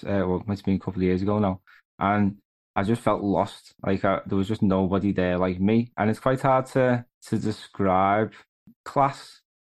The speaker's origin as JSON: {"language": "English", "town": "Liverpool", "region": "North West England", "country": "United Kingdom", "tie": "born or raised there", "said": "And of course, it's also based in my hometown, Liverpool. And if anyone listening at home doesn't know much about Scousers, we're very proud people."}